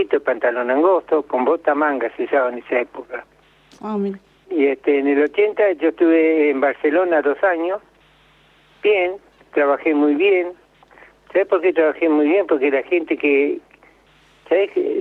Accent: Trelew, Chubut, Argentina; soy de Trelew, yo, del Chubú.

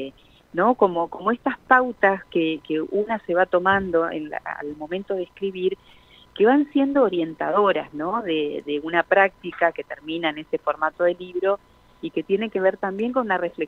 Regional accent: Avellaneda, Buenos Aires Province, Argentina; born there; yo soy nacida en Avellaneda y mi corazoncito sigue latiendo ahí. Así que tengo hermosos recuerdos de mi vida en esa hermosa ciudad

